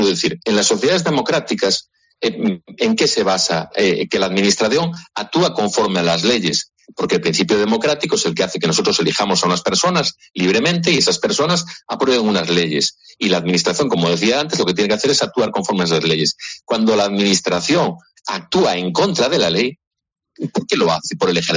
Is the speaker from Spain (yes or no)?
yes; Spain; los pares constituyentes nos otorgan a nosotros los ciudadanos como españoles un poder originario.